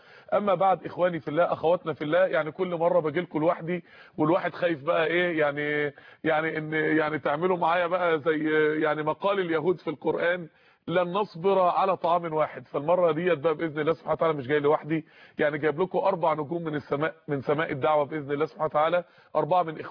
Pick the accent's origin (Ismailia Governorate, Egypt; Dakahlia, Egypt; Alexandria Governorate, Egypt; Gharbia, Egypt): Dakahlia, Egypt; Mansoura